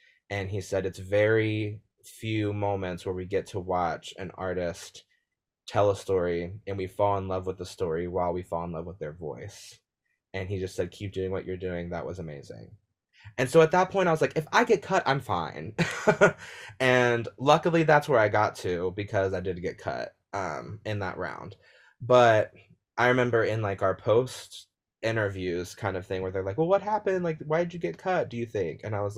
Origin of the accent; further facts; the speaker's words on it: Carlisle, Ohio, United States; actually, it was … who was like, from Carlisle, Ohio. And I was like, that is not the name of my hometown. Not Carlisle, but okay.